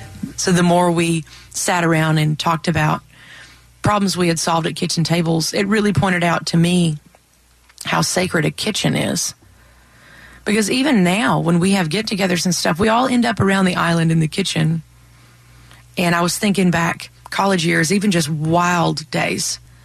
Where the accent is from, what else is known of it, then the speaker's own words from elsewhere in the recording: Mammoth Spring, Arkansas, United States; And then when I was growing up in Mammoth Spring, we lived really close to Hardy. Like, that's where I went to high school, was over in Highland.